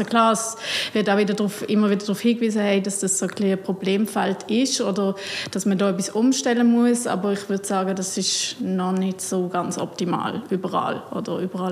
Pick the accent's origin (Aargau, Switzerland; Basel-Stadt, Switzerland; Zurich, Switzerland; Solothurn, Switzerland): Basel-Stadt, Switzerland; Basel; Ich bin 32 Jahre alt. Ich bin in Basel aufgewachsen.